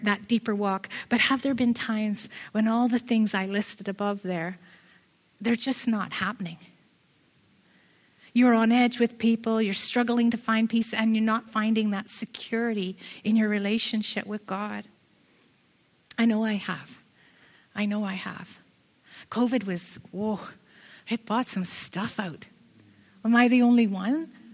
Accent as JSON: {"language": "English", "country": "Ireland", "said": "because I'm Irish and I love to talk."}